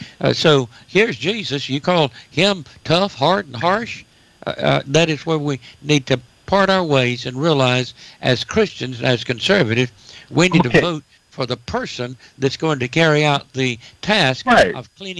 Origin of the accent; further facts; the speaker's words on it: Georgia, United States; I can recall back in my home state in Georgia, back in the 50s, and early 60s